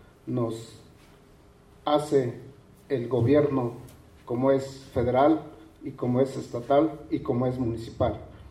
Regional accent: San Francisco Xochicuautla, State of Mexico, Mexico; me dirijo de que vengo de San Francisco Xochicuautla, un pueblo ancestral

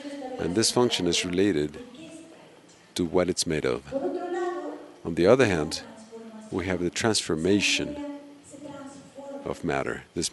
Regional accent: Mexico City, Mexico; I want to say that I come from Mexico City.

